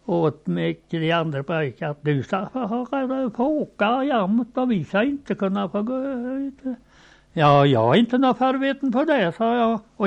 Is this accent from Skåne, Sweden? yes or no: yes; Önnarp, Skåne, Sweden; då talade jag om var jag var ifrån och att jag är ifrån Önnarp